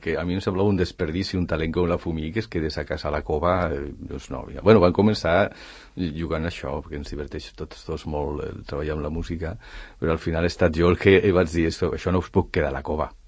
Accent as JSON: {"language": "Catalan", "town": "Zaragoza", "region": "Aragon", "country": "Spain", "tie": "born there", "said": "jo sóc un català que va néixer a Saragossa"}